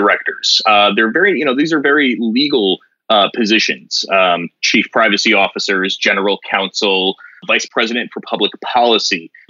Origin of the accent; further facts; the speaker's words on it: Connecticut, United States; Senator Richard Blumenthal from Connecticut, you know, my home state here